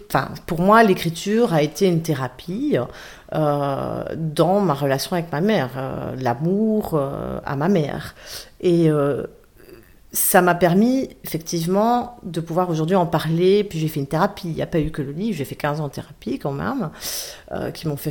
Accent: Belgium; Donc je suis belge, hein

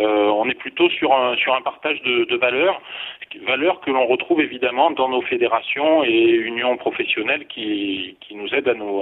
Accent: Provence-Alpes-Côte d'Azur, France; Moi, je viens du Vaucluse.

